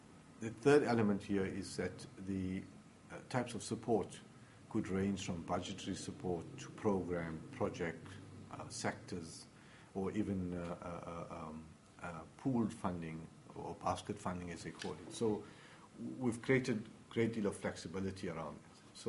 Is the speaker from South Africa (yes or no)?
yes; South Africa; we're not going to prescribe, as South African, that we're going to get involved in this sector or that sector.